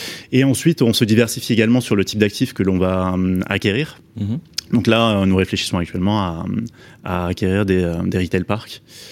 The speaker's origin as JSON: {"language": "French", "town": "Montpellier", "region": "Occitanie", "country": "France", "said": "Alors nous, on aime bien le sud de la France, comme vous le savez, puisqu'on est originaire de Montpellier."}